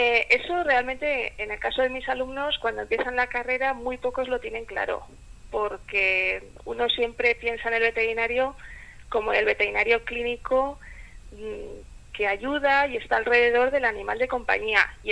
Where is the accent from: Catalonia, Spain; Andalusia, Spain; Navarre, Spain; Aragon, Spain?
Aragon, Spain; Zaragoza; yo que soy de Zaragoza, me gusta mucho el entorno natural